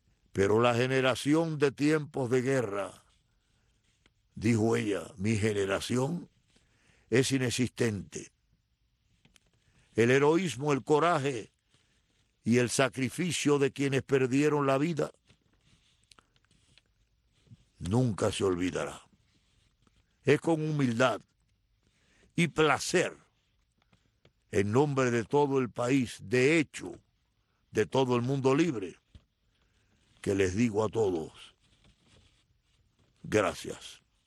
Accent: Cuba; now in United States; Yo me siento tan cubano como antes, acaso más, en la misma medida en que me siento norteamericano y hasta bastante universal.

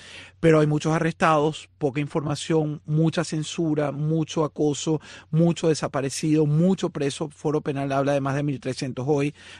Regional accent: Venezuela; mi país de origen, en Venezuela

